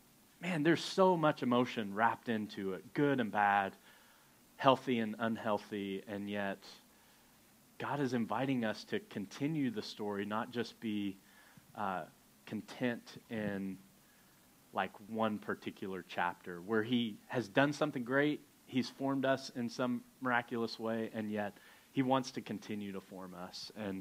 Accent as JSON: {"language": "English", "country": "Canada", "said": "And we're not weird. I promise, we're not weird. We're just Canadian."}